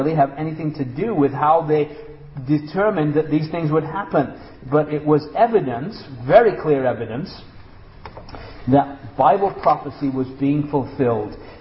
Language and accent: English; Leeds, Yorkshire and the Humber, United Kingdom; born there; I was born in Leeds, England.